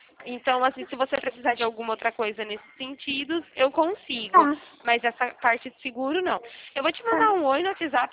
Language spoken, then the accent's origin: Portuguese; Araras, São Paulo, Brazil; Eu sou de Araras